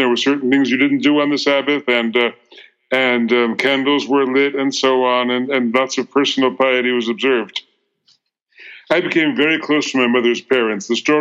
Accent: United States; I'm an American Jew, third generation in America. That means my grandparents were all immigrants from Eastern Europe. My parents were born here shortly after their parents immigrated at the turn of the 20th century.

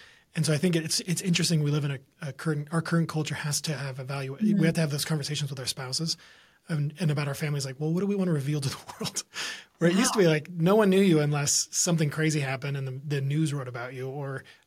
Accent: California, United States; My parents, we grew up in Southern California under, you know, a lot of Calvary Chapel style teaching and just verse by verse.

